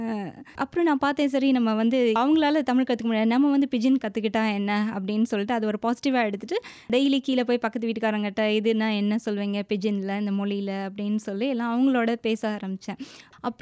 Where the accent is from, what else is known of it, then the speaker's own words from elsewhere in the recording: Tirunelveli, Tamil Nadu, India; now in Papua New Guinea; என்னுடைய பூர்வீகம் எல்லாமே திருநெல்வேலி தான். இப்போவும் திருநெல்வேலியில் தான் என்னுடைய பெற்றோர்கள்லாம் வசிக்கிறாங்க.